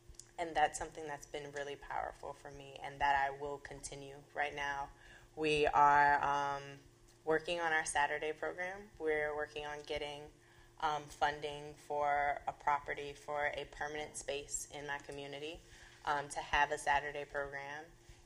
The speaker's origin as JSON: {"language": "English", "town": "New Orleans", "region": "Louisiana", "country": "United States", "said": "I'm from New Orleans East in a community where there's nothing for youth to do at all."}